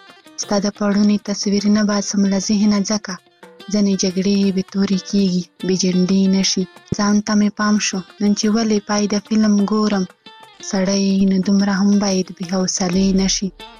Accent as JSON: {"language": "Pashto", "region": "Khyber Pakhtunkhwa", "country": "Pakistan", "said": "له وزیرستان نه."}